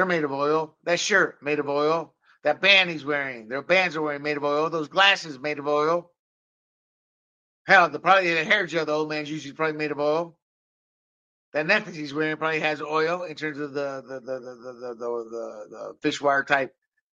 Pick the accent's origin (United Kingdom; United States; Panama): Panama; I'm a big-time gun advocate. I was born and raised in Panama as an American citizen.